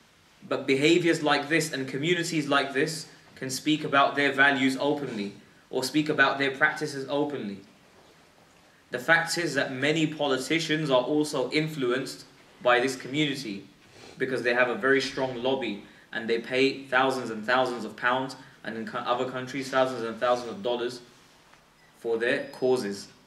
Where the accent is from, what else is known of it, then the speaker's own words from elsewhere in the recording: Stamford Hill, London, United Kingdom; I'm from Stamford Hill, I'm a Hackney boy.